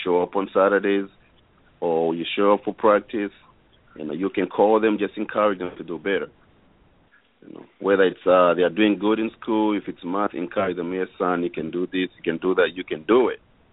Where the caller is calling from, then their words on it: Dallas, Texas, United States; I'm right here in Dallas, Texas.